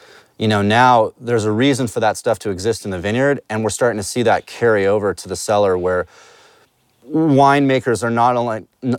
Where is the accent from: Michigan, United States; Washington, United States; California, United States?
California, United States; Los Angeles; that was a very different experience growing up in East Los Angeles.